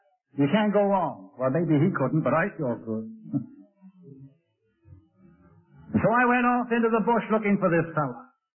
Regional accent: England, United Kingdom; now in United States; when I was a kid growing up in England, they always taught us that the policeman was your friend.

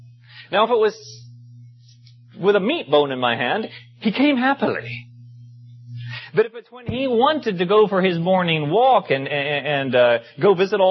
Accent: Durban, KwaZulu-Natal, South Africa; I grew up in South Africa on the coast of the Indian Ocean in Durban. Beautiful, 30 degrees south, a warm climate 9 months of the year. I spent my Saturdays out beyond the breakers swimming in the Indian Ocean.

